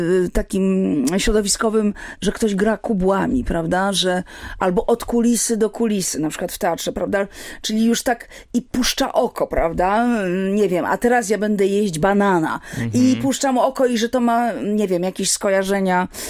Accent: Warsaw, Masovian Voivodeship, Poland; Ja wychowałam się na Starej Ochocie w Warszawie

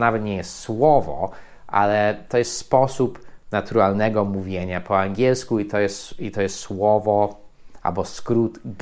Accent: United States; Polish is a second language; ja oczywiście jestem Amerykaninem

